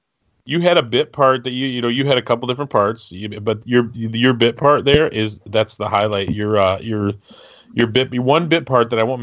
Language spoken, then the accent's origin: English; Midwest, United States; I was raised in the Midwest, and we basically, you know, if you were a man who had a fake tree in your house, you might as well have been wearing a dress.